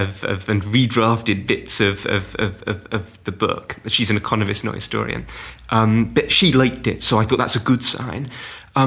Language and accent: English; United Kingdom; I'd kind of accumulated growing up in Britain